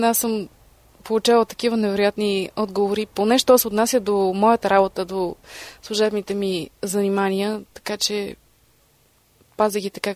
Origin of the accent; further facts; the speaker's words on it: Sofia, Sofia City, Bulgaria; born there; тогава живеех в София, аз съм родена в София